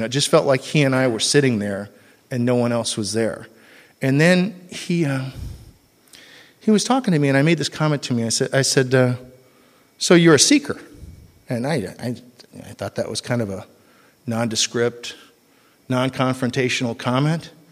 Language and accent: English; Redondo Beach, California, United States; I'm from Redondo Beach.